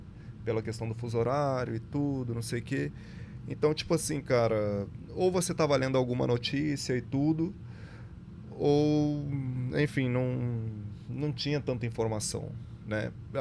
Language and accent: Portuguese; Brazil; Falo daqui porque sou brasileiro